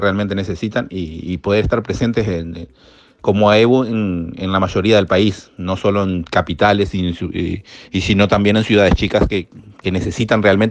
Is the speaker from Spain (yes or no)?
no; Salto, Uruguay; Yo soy oriundo de Salto y yo acepté ese trabajo.